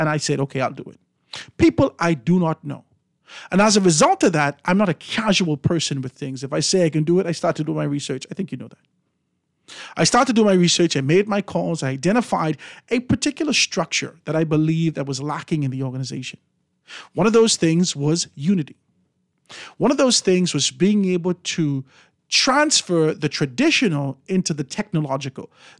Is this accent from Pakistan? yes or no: no; Grand Bahama, Bahamas; we come from Grand Bahama, the majority of people in Grand Bahama, it's Free National Movement.